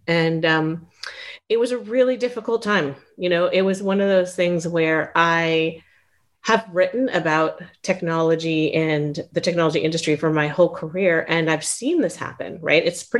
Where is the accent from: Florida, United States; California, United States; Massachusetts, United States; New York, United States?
California, United States; Palo Alto; I grew up in Palo Alto, and my parents were both programmers, early days of technology.